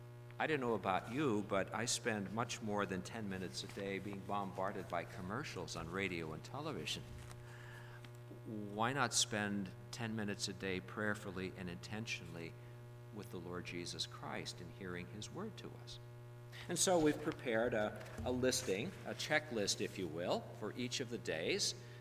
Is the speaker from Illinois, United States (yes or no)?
yes; Chicago, Illinois, United States; growing up in Chicago in the very Roman Catholic neighborhood